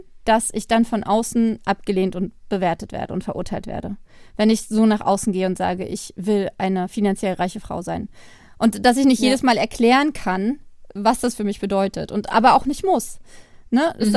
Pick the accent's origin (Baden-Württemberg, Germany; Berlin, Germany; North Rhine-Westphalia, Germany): Berlin, Germany; Zehlendorf; wenn die Leute hören, ich komme aus Zehlendorf, dann mögen sie mich nicht mehr